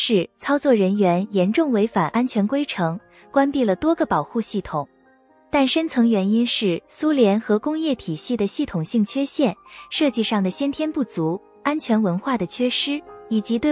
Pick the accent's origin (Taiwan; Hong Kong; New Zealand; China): New Zealand; 其实我们新西兰人对这个日子感触特别深